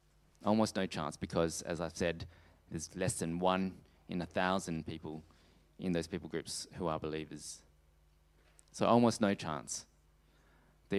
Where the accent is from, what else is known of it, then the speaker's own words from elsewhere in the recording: Australia; also born or lived in Singapore; So I grew up in Australia, but I was born in Singapore, in the ethnic people group, tribe and language of Teochew.